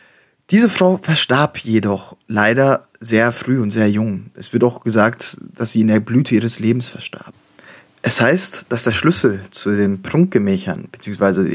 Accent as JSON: {"language": "German", "town": "Schwerte", "region": "North Rhine-Westphalia", "country": "Germany", "tie": "born or raised there", "said": "Heute reden wir über meine Heimatstadt Schwert, in der ich geboren und aufgewachsen bin."}